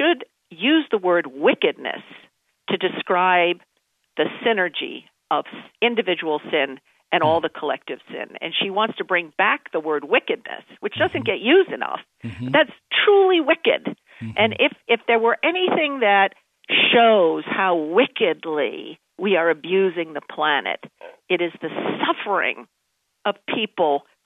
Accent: New York City, New York, United States; I grew up in New York City. Mm-hmm. I grew up in New York City. We had hurricanes.

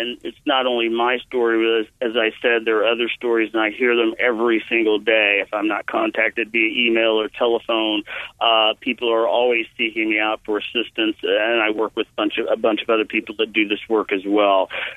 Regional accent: Bible Belt, United States; You know, I grew up in the Bible Belt. I reside in the Bible Belt

